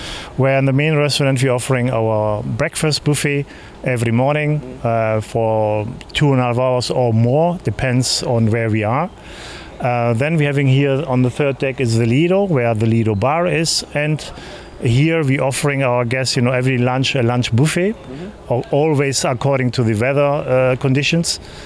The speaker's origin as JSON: {"language": "English", "country": "Germany", "tie": "born or raised there", "accent": "German", "second_language": "English", "said": "Yes, I'm Greek. But I was born and I grew up in Germany."}